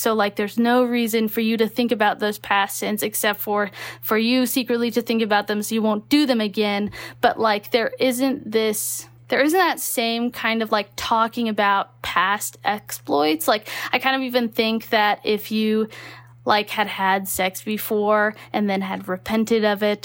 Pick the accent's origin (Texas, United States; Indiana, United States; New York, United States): Texas, United States; born or raised there